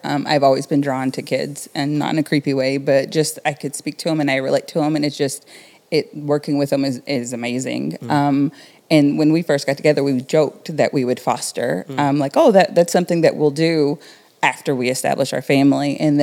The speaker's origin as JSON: {"language": "English", "region": "Tennessee", "country": "United States", "tie": "born or raised there", "moved": "yes", "lives_now": "Rochester, United States", "said": "I am originally from Tennessee, grew up there, been in Rochester for about 15 years now."}